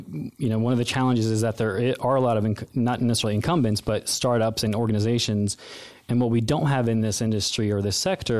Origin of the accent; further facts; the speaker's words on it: Toronto, Ontario, Canada; now in United States; So I'm originally from Toronto. I moved down to the United States in 2012 with my family.